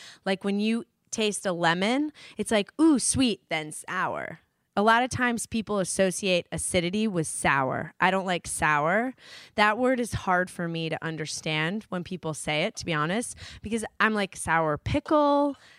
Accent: New York, United States; East Coast, guys. I grew up in New York.

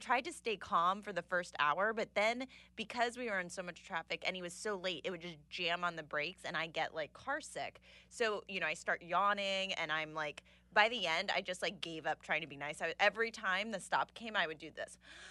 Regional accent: New Jersey, United States; now in Los Angeles, United States; I mean, I feel like when I grew up in Jersey, my mom and I would, like, go to the park.

